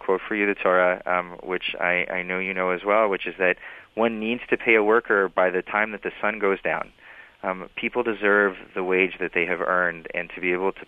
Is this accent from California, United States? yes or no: yes; California, United States; You know, I'm from California, and when I thought I was moving to, you know, when I moved to Washington